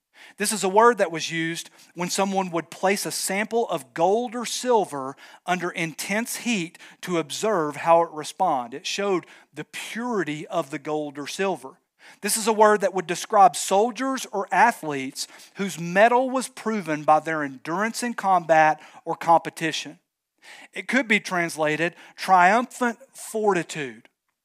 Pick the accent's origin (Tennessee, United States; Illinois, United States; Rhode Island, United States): Tennessee, United States; Knoxville; I'm from Knoxville. That's where I was born and raised.